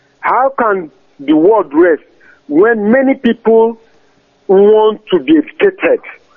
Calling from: Kwara, Nigeria; I'm calling from Kwara State.

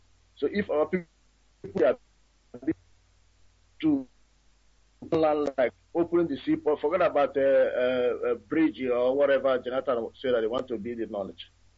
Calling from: Netherlands; calling from the Netherlands.

